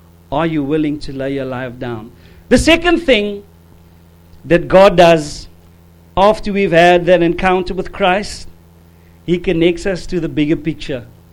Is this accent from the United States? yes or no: no; South Africa; I live in South Africa, but as a South African